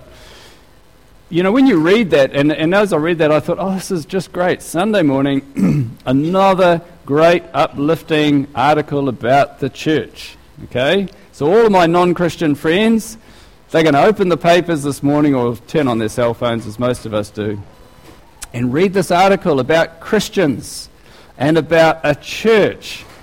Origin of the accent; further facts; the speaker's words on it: Gisborne, New Zealand; Now, I'm from Gisborne and we can fit a lot of people in a car